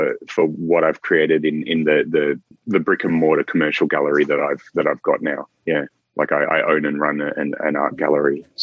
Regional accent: Albury, New South Wales, Australia; actually I think the first one was exhibited in a museum in my hometown, Albury

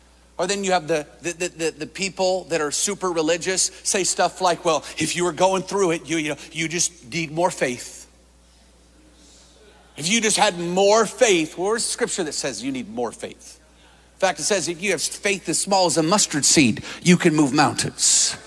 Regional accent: Seattle, Washington, United States; I'm from Seattle. That was a Seattle CHOP.

